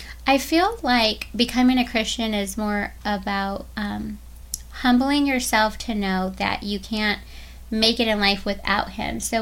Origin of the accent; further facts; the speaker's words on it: Tucson, Arizona, United States; because I was born and raised actually in Tucson, Arizona.